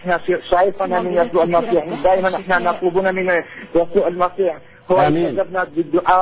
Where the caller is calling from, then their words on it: Iraq; Arabic is a second language; أنا من العراق أتكلم. أنا كردي خلفية مسلم. صار أنا سنة واحدة أنا صار آمن بالمسيح.